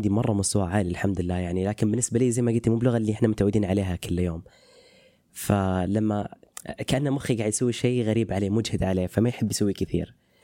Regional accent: Al-Qassim, Saudi Arabia; accent: Qassimi; أنا بالدوام بشكل عام دائم لهجتي بيضاء، ولأنه لازم يعني لما يطلع مصطلحين من لهجتي الأصلية القصيمية يعني

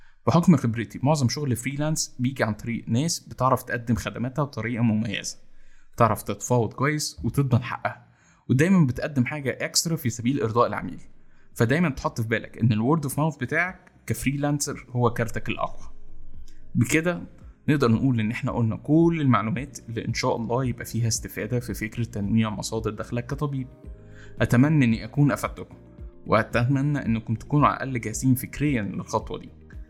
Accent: Egypt; تاني حاجه ان احنا كمصريين ما عندناش ثقافه النتوركينج قوي

